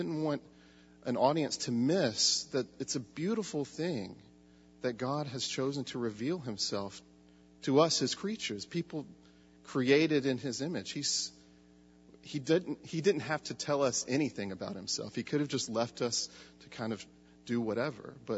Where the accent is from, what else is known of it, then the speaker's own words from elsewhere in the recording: Tupelo, Mississippi, United States; before finding myself back home in my hometown of Tupelo, Mississippi